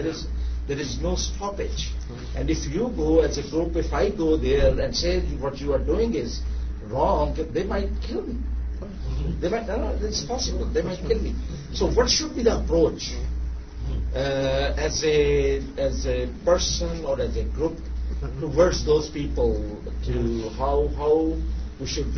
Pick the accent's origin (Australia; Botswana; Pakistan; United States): Pakistan; I'm basically from Pakistan.